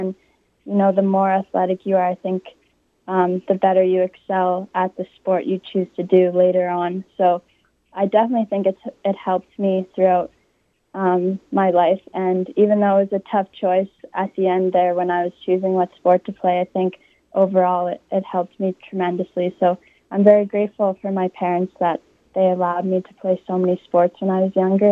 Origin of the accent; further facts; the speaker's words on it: Cole Harbour, Nova Scotia, Canada; So, yeah, it was good growing up in Cole Harbour. I mean, it was a smaller town when I was younger, but now it's definitely growing